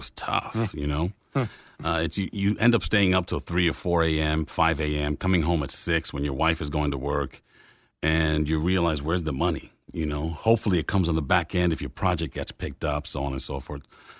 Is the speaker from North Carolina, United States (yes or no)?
no; New York City, New York, United States; It was, we were raised in Washington Heights first. And then at the time, Broadway was like the other side of the tracks. So then we kind of, you know, moved on up, quote unquote, to Inwood. which at the time was mostly Irish, and more Dominicans were moving into the area, like us.